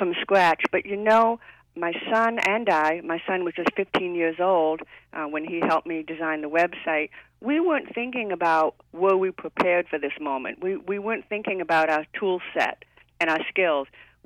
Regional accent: Louisiana, United States; I felt angry that a resident of Louisiana, my home state, actually considered me and everyone who lived in New Orleans stupid for living in New Orleans and imbeciles for rebuilding.

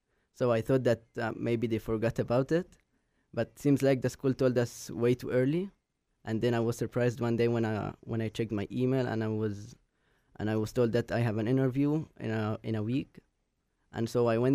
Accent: Egypt; since I'm from Egypt, I can't really afford coming here unless it's a full scholarship.

